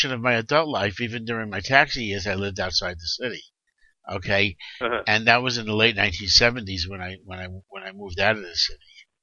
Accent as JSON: {"language": "English", "town": "Brooklyn", "region": "New York", "country": "United States", "tie": "born or raised there", "said": "a native New Yorker. I was born in Brooklyn. I went to school in Brooklyn. I graduated from high school in Brooklyn."}